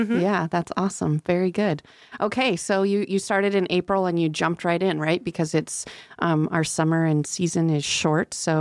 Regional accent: Oregon, United States; I'm from Oregon. I'm not from the Willamette Valley. I'm from the coast, but I have lots of friends there in the Willamette Valley.

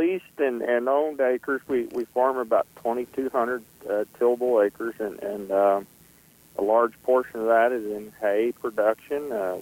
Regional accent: Illinois, United States; In Illinois, yeah. Born and raised in Illinois. I was in love with livestock and all aspects of it.

